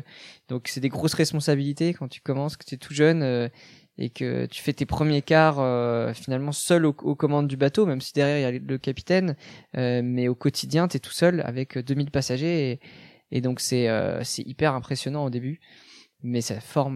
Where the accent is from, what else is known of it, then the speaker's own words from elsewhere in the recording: Concarneau, Brittany, France; j'ai 29 ans. J'ai grandi à Concarneau, en Bretagne, au bord de la mer.